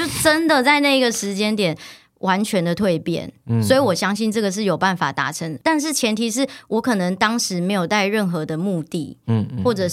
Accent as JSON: {"language": "Chinese", "region": "Taichung", "country": "Taiwan", "tie": "born or raised there", "lives_now": "Taipei, Taiwan", "said": "我是台中人，然后就一路向往着要进入这个可能媒体产业，然后来到台北"}